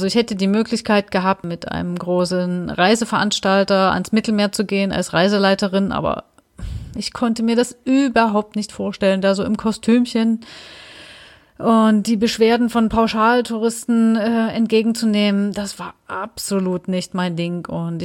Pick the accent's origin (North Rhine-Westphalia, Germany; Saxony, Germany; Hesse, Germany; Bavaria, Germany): Saxony, Germany; Dresden; ich gehe wieder zurück nach Dresden, weil ich erstmal wieder so ein bisschen in meine Heimat wollte